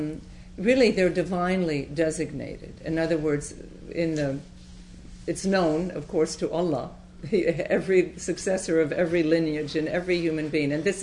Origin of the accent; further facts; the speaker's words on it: Houston, Texas, United States; born there; I was born in Houston, Texas, to French parents who came over just after the war, during the war.